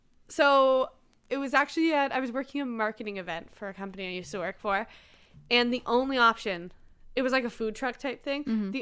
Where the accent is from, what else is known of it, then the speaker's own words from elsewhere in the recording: Canada; Because I'm a Canadian.